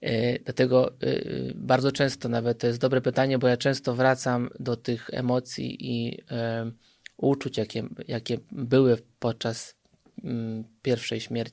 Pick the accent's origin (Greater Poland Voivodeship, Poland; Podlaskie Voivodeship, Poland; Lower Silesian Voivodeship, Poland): Lower Silesian Voivodeship, Poland; Później jak przeprowadziłem się na studia do Wrocławia, bo ja pochodzę z Dolnego Śląska